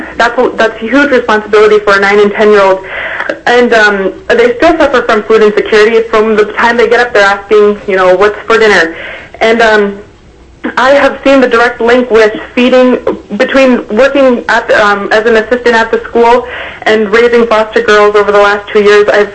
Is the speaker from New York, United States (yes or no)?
no; Igiugig, Alaska, United States; I've been born and raised in Iquiagig, and I understand the need for the state to support the school lunch and breakfast program across the state.